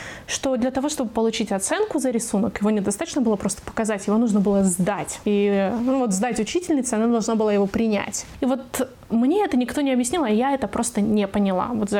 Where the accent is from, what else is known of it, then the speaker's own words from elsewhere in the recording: Germany; also born or lived in Russia; я выросла в Германии, но, выйдя замуж, я уезжала жить в Россию.